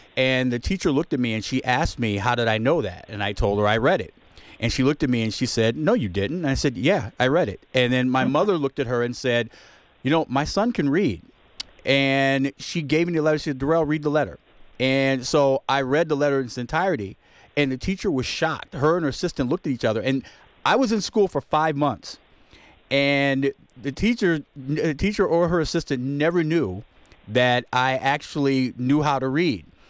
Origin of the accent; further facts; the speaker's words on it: Philadelphia, Pennsylvania, United States; I grew up in Philadelphia, but I spent a year, my kindergarten year, in a suburb of Camden.